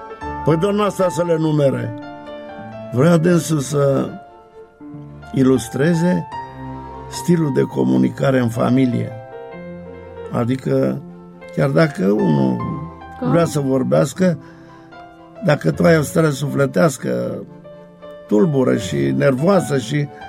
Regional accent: Dolj, Romania; soția lui era de undeva din Oltenia, de lângă Craiova, de lângă satul meu.

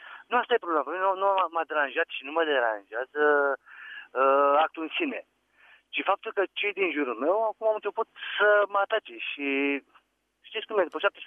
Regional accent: Constanța, Constanța County, Romania; sunt din Constanța.

